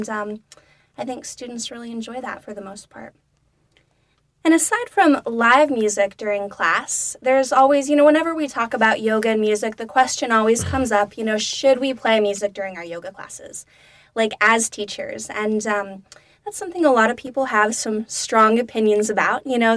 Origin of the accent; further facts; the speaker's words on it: Portland, Oregon, United States; I come from Portland, where music festivals in general are a huge thing.